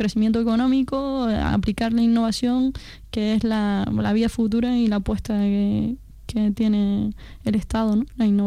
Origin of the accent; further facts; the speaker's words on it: Canary Islands, Spain; Somos canarios